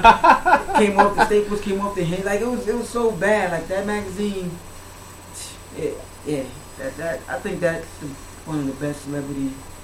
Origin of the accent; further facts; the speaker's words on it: New York, United States; I'm a New Yorker, so I'm going to go with the New Yorker.